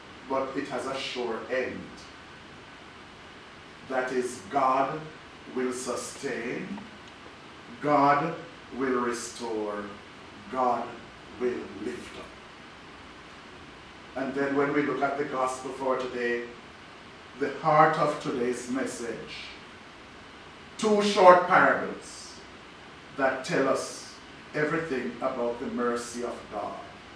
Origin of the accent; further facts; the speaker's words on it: Jamaica; growing up in Jamaica, in that Anglican church, with that east stained glass window, with Jesus the Good Shepherd and the sheep over his shoulder.